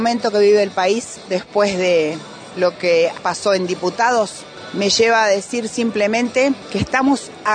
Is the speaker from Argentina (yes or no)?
yes; Argentina; por lo que tanto nos ha costado como argentinos desde el inicio de la democracia en 1983